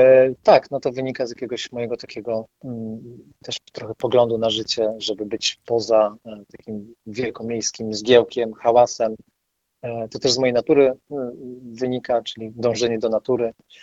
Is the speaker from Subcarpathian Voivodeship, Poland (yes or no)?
no; Tychy, Silesian Voivodeship, Poland; moved away as an adult; Jestem z urodzenia Tyszaninem. Urodziłem i wychowałem się w Tychach i potem dopiero w okresie studenckim jakby wyemigrowałem i no już do Tychów nie wróciłem